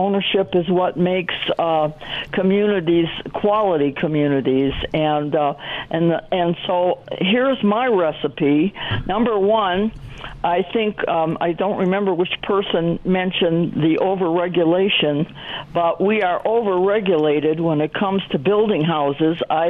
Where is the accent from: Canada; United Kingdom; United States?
United States; Cleveland, Ohio; I grew up in Cleveland, Ohio, in the inner city of Cleveland on a flag lot.